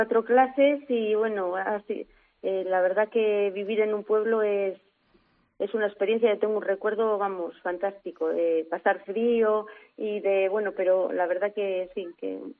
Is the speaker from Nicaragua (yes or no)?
no; Lantadilla, Castile and León, Spain; Sí, sí, sí, soy de Lantadilla.